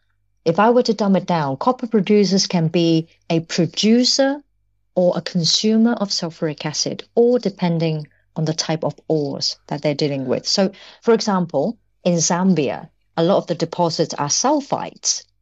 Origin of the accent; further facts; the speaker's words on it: Hong Kong; moved away as an adult; now in United Kingdom; when I moved from Hong Kong to the UK in 2008, I just randomly joined a publishing company.